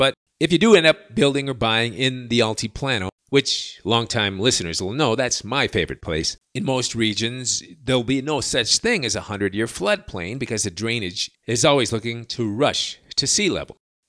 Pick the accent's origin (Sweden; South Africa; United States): United States; Chicago, Illinois; moved away; Now, if you're an expat from up north, like I am from Chicago, when you look out that window and first see that ash